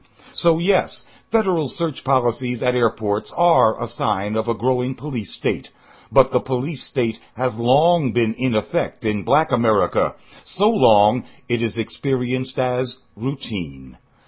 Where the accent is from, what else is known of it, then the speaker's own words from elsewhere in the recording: Jersey City, New Jersey, United States; My hometown neighborhood is a designated drug zone, like every black neighborhood in Jersey City, New Jersey